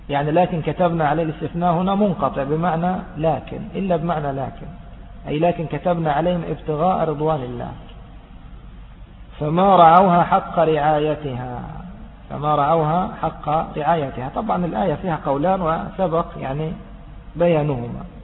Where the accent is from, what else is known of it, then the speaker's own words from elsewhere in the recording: Egypt; يعني عندنا في مصر في خاصة في الصعيد